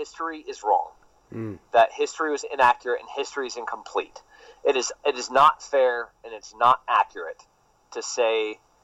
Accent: California, United States; Like I said, I grew up in the Central Coast. You know, it's rural, and we talk things out sometimes.

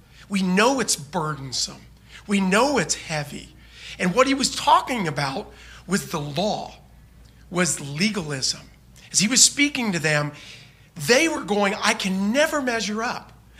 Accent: Oklahoma, United States; But I'm from Oklahoma, and I was raised in an amazing Christian home.

